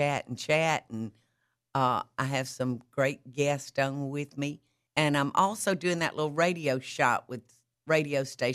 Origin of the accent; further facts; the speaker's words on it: Georgia, United States; accent: Southern; I was born in South Georgia and lived there the first 40 years of my life.